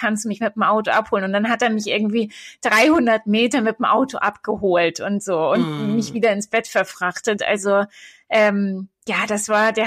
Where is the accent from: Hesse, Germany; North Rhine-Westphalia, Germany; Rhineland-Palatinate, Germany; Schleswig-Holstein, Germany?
Schleswig-Holstein, Germany; Und ich komme eben ursprünglich aus Nordfriesland.